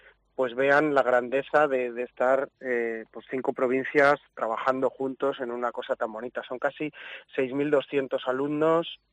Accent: Valladolid, Castile and León, Spain; Sí, somos de Valladolid.

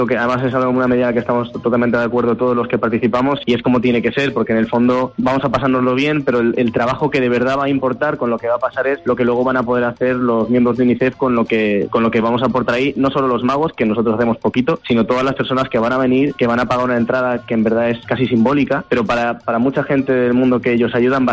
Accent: Toledo, Castilla-La Mancha, Spain; En esta gala vamos a participar 4, que somos 3 de Toledo y viene uno de Madrid

